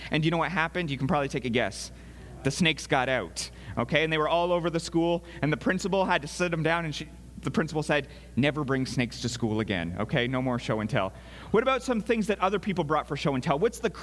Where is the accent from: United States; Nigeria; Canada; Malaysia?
Canada; So those of you who might not remember, I am Canadian, and that's why if I sound funny to you, you're like, that guy says words weird.